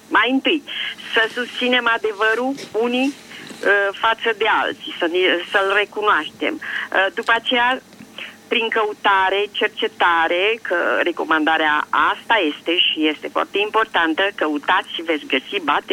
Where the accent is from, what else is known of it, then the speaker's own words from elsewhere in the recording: Bucharest, Romania; sunt din București.